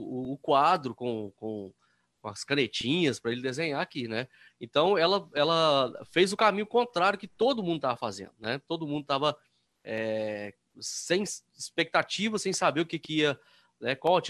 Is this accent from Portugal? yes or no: no; Minas Gerais, Brazil; Aqui eu sou do interior de Minas, né?